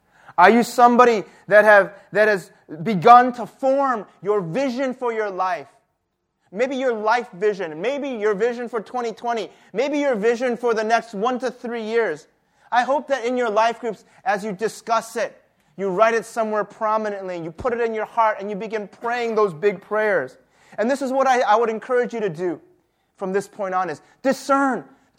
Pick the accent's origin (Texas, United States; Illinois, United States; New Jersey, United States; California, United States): Illinois, United States; Chicago; I'm from Chicago.